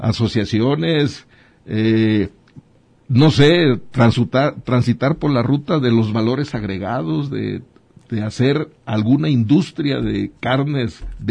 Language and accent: Spanish; Jalisco, Mexico; yo soy originario, y aunque no estoy muy involucrado directamente en el sistema de producción, pero soy de Jalisco.